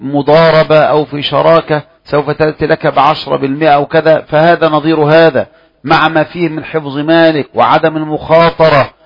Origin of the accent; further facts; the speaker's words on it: Egypt; نحن كمصريين